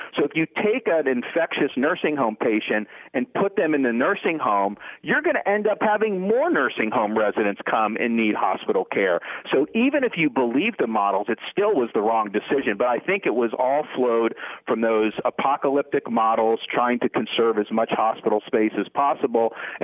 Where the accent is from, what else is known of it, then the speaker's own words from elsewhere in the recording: Dunedin, Florida, United States; I grew up in Dunedin, Florida. Our high school facilities were the Toronto Blue Jays spring training facilities.